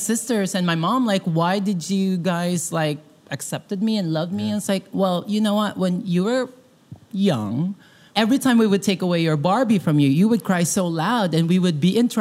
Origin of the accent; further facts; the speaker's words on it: Philippines; I grew up in the Philippines where we actually have a culture of trans beauty pageant on TV.